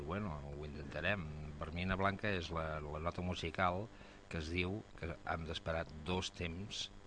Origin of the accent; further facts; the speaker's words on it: Prades, Catalonia, Spain; now in L'Espluga de Francolí, Spain; jo sóc fill de Prades, estic casat aquí a l'Espluga i vic aquí a l'Espluga en aquests moments.